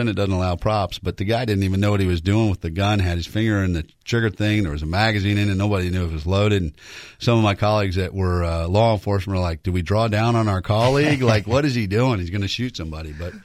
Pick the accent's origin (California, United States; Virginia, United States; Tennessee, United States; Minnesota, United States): Virginia, United States; And I'm still an American. I'm still a Virginian, and I'm a Republican.